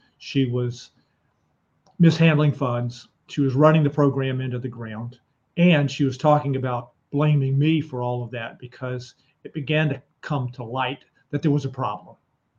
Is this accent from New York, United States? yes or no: no; North Carolina, United States; now in California, United States; In 1972, I moved from North Carolina, which is on the East Coast of the United States, to California and to the San Francisco Bay Area.